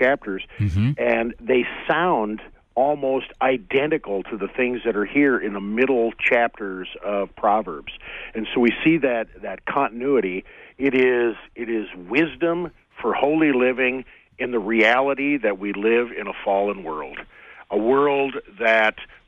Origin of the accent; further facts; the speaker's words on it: Nebraska, United States; That's up in my neck of the woods. I'm from Northeast Nebraska too.